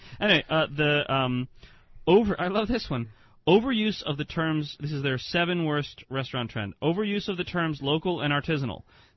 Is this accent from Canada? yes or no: no; New Jersey, United States; And we're from Jersey, so you better watch out.